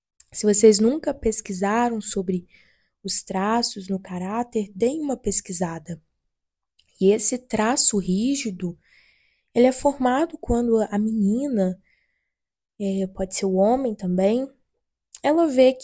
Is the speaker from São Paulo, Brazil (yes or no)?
no; Minas Gerais, Brazil; now in Rio de Janeiro, Brazil; Eu nasci e cresci em uma cidade pequena, em Minas Gerais. Fui morar no Rio de Janeiro.